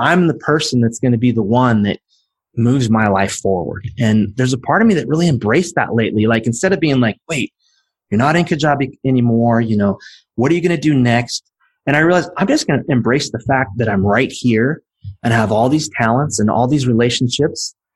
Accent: California, United States; So I grew up in the Central Valley right here in the middle of California, and there's oranges all over the place.

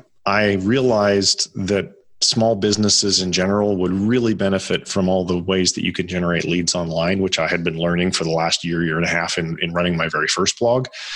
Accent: Canada; so I grew up in Canada

